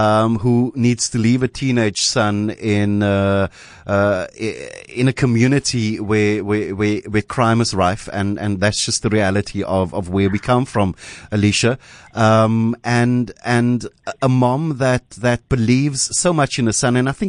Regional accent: Cape Town, Western Cape, South Africa; I love stories like this, especially when it comes out of the community that I come from, and I come from the Cape Flats, as you know, I'm not ashamed to say that.

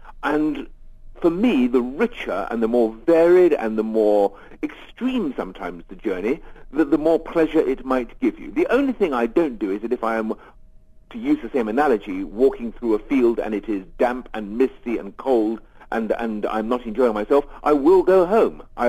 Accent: England, United Kingdom; names that sort of don't really fall off the tongue for me as an English person.

